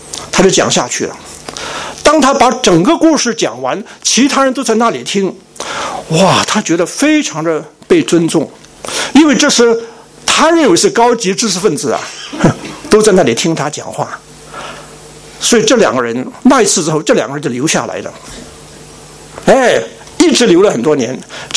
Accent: Hong Kong; 我在香港是在一个小教会长大的。

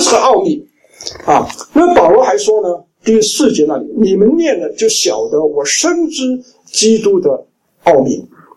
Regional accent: Hong Kong; 我说我不是到香港去，我是回到香港去。

